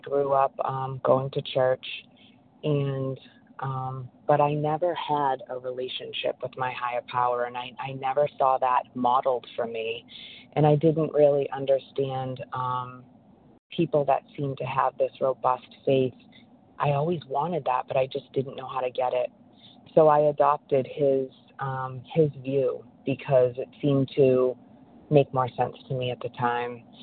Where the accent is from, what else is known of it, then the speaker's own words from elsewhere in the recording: Massachusetts, United States; I'm from Massachusetts.